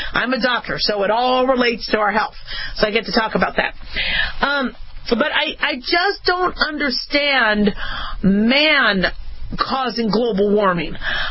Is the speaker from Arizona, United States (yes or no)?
yes; Phoenix, Arizona, United States; also born or lived in Los Angeles, United States; Remember, I was born in L.A., so, you know, would see rain. And then when I grew up in Phoenix, it was just, you know, you saw a lot of suns.